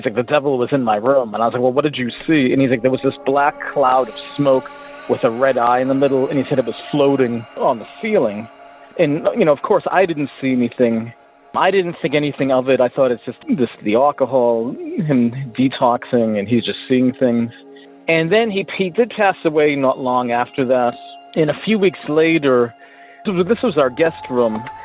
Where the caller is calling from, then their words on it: Hartford, Connecticut, United States; I'm calling from Hartford, Connecticut.